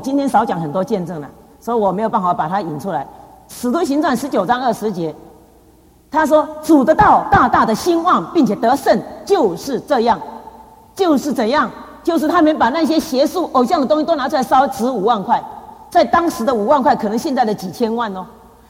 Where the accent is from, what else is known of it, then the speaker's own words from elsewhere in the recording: Taiwan; 这是我们台湾话都这样讲哎。